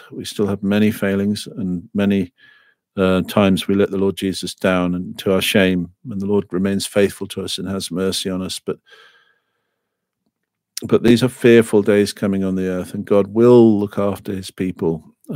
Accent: England, United Kingdom; So Anzac Day does mean something to me as well as an Englishman.

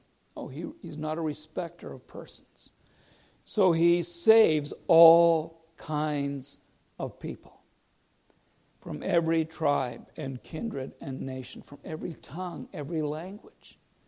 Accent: Canada; born there; The culture that I grew up, I was born in Canada, but you know, have a Mennonite tradition

